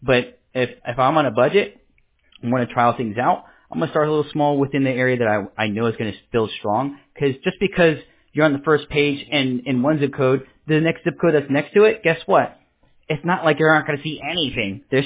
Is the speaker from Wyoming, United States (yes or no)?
no; New York City, New York, United States; born there; also born or lived in California / Florida / Pennsylvania / Alabama; and then I was born in the Bronx, New York, moved over to California, went to Florida, came to Pennsylvania, came to Alabama, man. I've been everywhere now, you know.